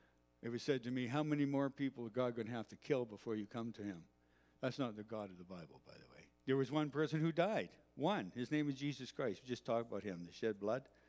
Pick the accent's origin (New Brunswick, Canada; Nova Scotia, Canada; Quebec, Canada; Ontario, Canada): New Brunswick, Canada; Moncton; born there; I was born on the East Coast in Moncton, New Brunswick, to a Christian family on August 20th, 1959. Now, that explains the weird accent you hear sometimes when I talk.